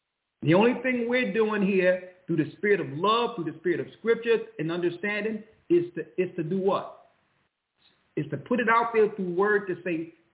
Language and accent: English; Philadelphia, Pennsylvania, United States; I grew up in North Philly.